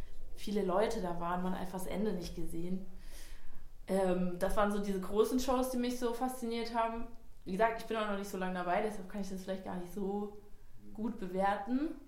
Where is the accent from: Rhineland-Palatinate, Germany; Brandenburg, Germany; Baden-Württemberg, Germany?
Rhineland-Palatinate, Germany; Ich komme aus Rheinland-Pfalz